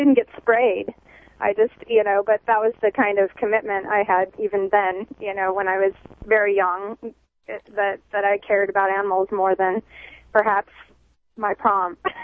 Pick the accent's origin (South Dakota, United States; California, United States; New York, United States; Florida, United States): California, United States; Being born and raised in California, it was very much on the radar there to be concerned, you know, with our heavy population in Southern California.